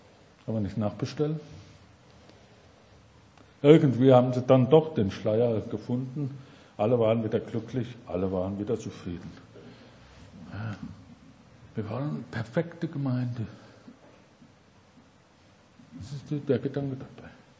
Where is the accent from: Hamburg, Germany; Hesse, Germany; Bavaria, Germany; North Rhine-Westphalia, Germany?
Hesse, Germany; Ich bin ja aus Hessen, aus der Nähe von Marburg, einem kleinen Dorf aufgewachsen. Meine Eltern waren keine Christen, kamen zum Glauben, kam dort in dem Dorf mit 600 Einwohnern zum Glauben